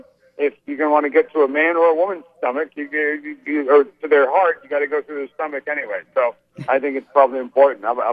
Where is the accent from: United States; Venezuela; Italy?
Italy; English is a second language; also born or lived in France; I was born in Italy and, I grew up in Italy and in France. My mother's French. I'm half French